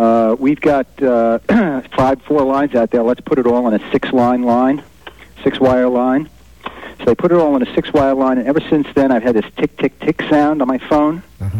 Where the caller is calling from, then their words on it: Larchmont, New York, United States; Hi, Larchmont.